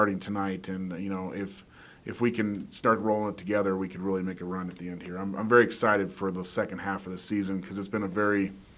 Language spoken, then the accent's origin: English; Broomfield, Colorado, United States; because I grew up in Broomfield personally